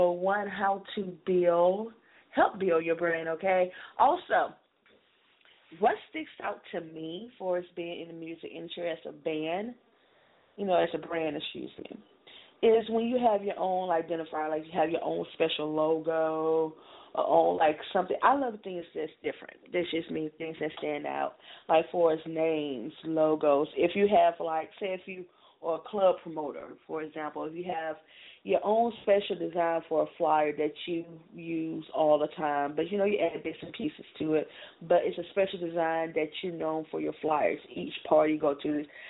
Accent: Mobile, Alabama, United States; say I'm here in my hometown, Mobile

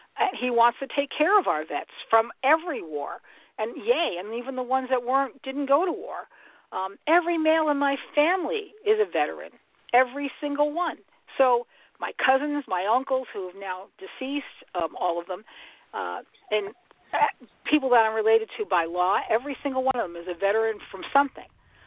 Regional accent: Tamworth, New Hampshire, United States; I grew up on a farm, I did not grow up in a suburban area. I grew up in Tamworth, New Hampshire, and I was at my grandparents' farm all the time

